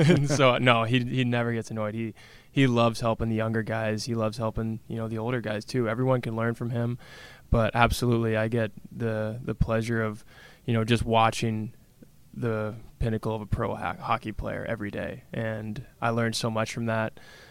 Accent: Alaska, United States; know, Alaskans, we really love that, you know, chip on our shoulder to just show the world that even we're from Alaska, we're proud to be here

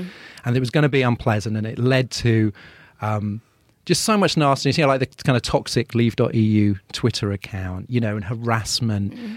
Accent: London, United Kingdom; And for me, as a Londoner, you know, I think Sadiq Khan has done a great deal

